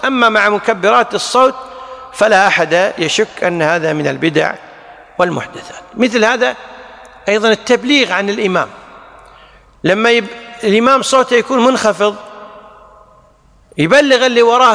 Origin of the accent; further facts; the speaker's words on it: Kuwait; يعني مثلا عندنا بالكويت توقيت موضوع من أول سنة 86